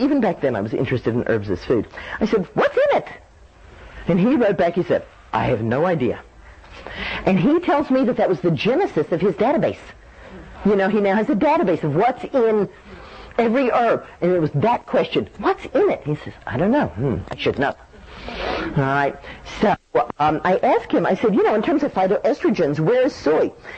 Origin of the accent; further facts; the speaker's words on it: Dallas, Texas, United States; I grew up in Dallas in the 50s